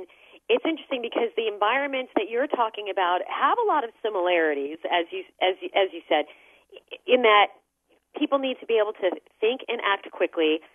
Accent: Phoenix, Arizona, United States; I grew up in Phoenix, and we never got to shovel snow there.

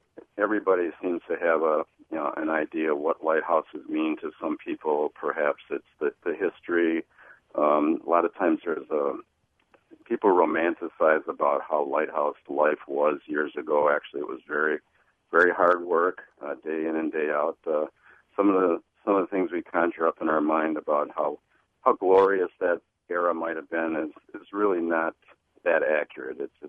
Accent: Milwaukee, Wisconsin, United States; we remember as kids in Milwaukee, we grew up in Milwaukee, there was a booming fog signal to also let mariners know where Milwaukee was on a very foggy day.

